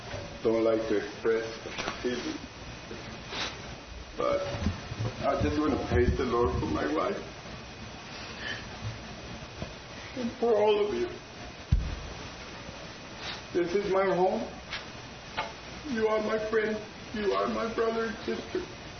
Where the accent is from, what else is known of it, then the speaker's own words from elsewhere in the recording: Yuma, Arizona, United States; And I grew up in Yuma, Arizona, which is only like 4.5 hours from the Grand Canyon, and I've never been to the Grand Canyon.